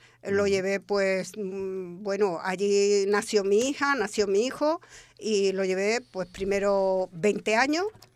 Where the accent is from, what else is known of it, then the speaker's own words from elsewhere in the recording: Andalusia, Spain; yo cuando llegué venía de un pueblo de Ronda